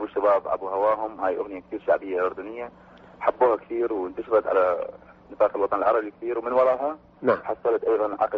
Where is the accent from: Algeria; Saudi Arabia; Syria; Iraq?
Iraq; أما كعراقيين ما عندنا إذاعة ولا عندنا تي في